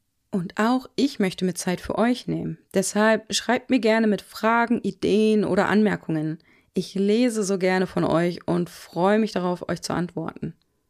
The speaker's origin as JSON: {"language": "German", "town": "Wolfsburg", "region": "Lower Saxony", "country": "Germany", "tie": "born or raised there", "said": "Und ich empfinde meine Heimat wieder deutlich schöner, als ich es früher gefunden habe. Früher fand ich Wolfsburg einfach immer nur grau."}